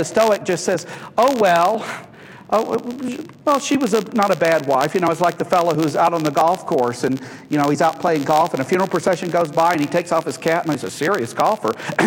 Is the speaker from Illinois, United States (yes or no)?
yes; Chicago, Illinois, United States; I'm from Chicago.